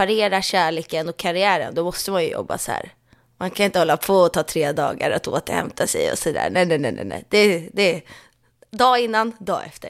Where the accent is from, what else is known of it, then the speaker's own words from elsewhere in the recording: Sweden; now in North America; för det är många svenskar som pratar om det här hemma i Sverige, här borta i Nordamerika.